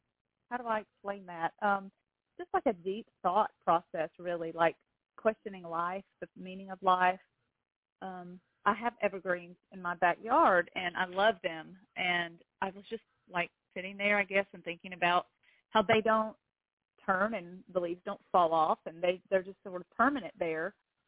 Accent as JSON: {"language": "English", "town": "Oxford", "region": "Alabama", "country": "United States", "said": "I am originally from Oxford, Alabama, which sits right in between Atlanta, Georgia, and Birmingham, Alabama."}